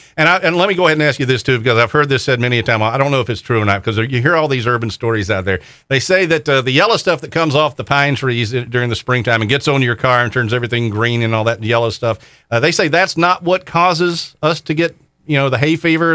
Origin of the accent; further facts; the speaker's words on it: the Carolinas, United States; I've been living here for 30 years. Born and raised in the Carolinas